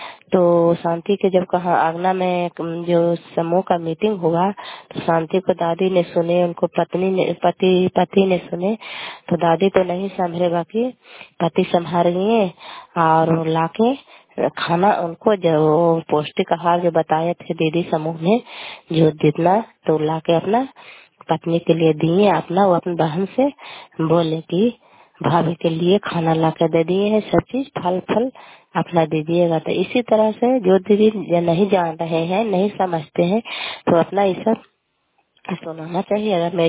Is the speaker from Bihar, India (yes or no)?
yes; Kalyanpur, Bihar, India; घर कल्याणपुर वाली बेलसी पंचायत प्रखंड चंडी जिला नालंदा का निवासी हूँ।